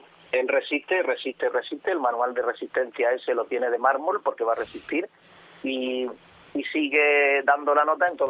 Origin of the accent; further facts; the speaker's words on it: Spain; y usted y yo por ahora entiendo que somos españoles.